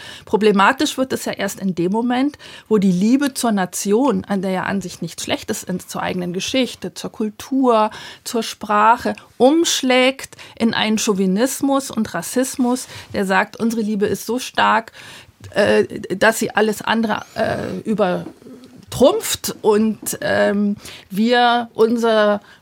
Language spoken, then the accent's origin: German; Bavaria, Germany; Ich komme aus Bayern